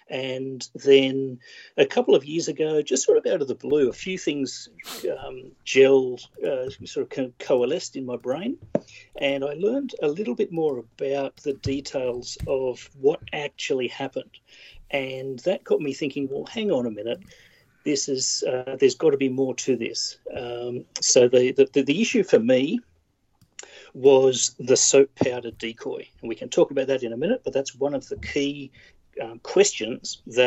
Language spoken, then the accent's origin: English; Melbourne, Victoria, Australia; I grew up in Melbourne, the usual white middle class guy.